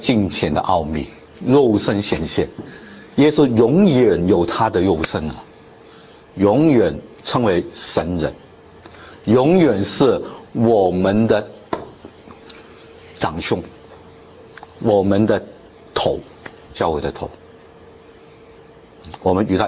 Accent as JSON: {"language": "Chinese", "country": "China", "said": "否则我们中国人都觉得太没味道了"}